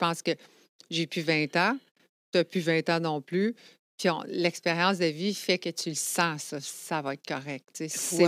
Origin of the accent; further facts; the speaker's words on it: United States; Je suis Américaine.